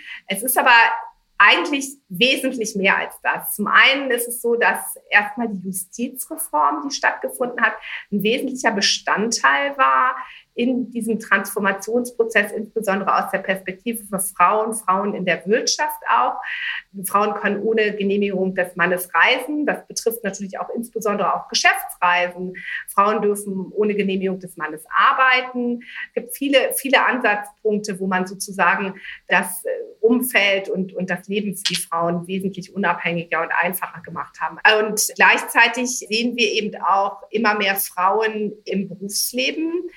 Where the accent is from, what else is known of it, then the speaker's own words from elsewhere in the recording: Germany; ich bin halb Ägypterin, bin in Deutschland aufgewachsen, habe in Kairo an der amerikanischen Uni zum Teil, aber auch an der FU in Berlin studiert und promoviert